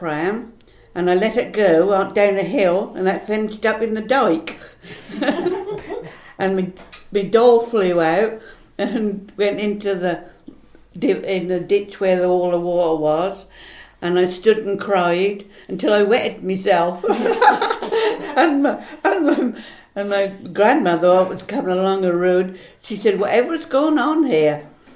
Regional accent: Wortham, East of England, United Kingdom; I was born in Wortham, which is the next village, to a farm and family, and that's where I spent many, many years. And I went to school at Wortham

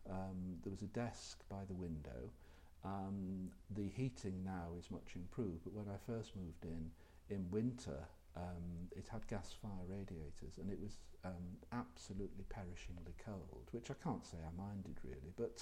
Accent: Liverpool, North West England, United Kingdom; accent: Liverpool; I never had a very strong Liverpool accent. My mother was born and raised in Liverpool, in Everton, but didn't have a strong accent.

